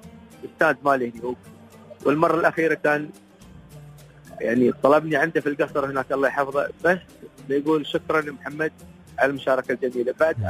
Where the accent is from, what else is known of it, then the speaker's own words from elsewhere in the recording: United Arab Emirates; أنا ابن الإمارات